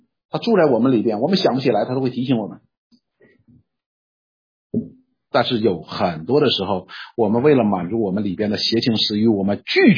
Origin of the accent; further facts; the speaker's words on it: China; 我们中国人讲吐个唾沫是个钉